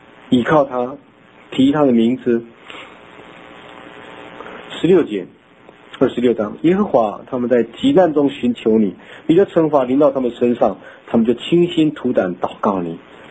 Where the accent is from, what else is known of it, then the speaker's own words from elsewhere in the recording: Taiwan; 我们台湾人讲他个拍一样